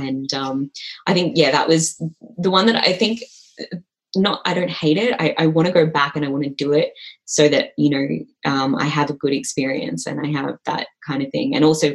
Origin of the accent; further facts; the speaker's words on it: Malaysia; I'm from Malaysia as well.